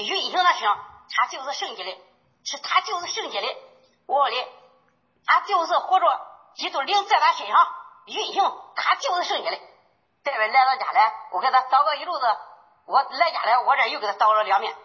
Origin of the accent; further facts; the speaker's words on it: Henan, China; 我是河南的。